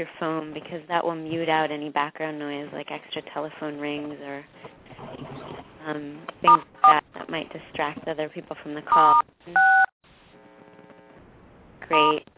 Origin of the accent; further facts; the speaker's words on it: Canada; I'm from Canada as well.